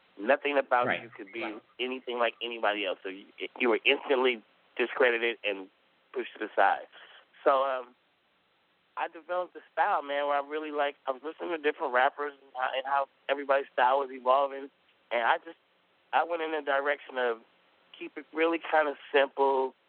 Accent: California, United States; I'm from California

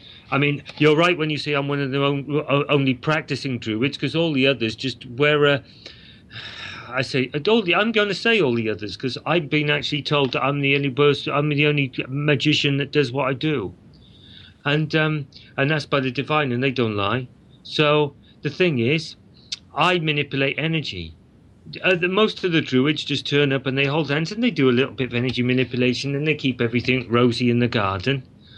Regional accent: Cardiff, Wales, United Kingdom; when I went into a second-hand shop in Cardiff, my hometown, a few years ago

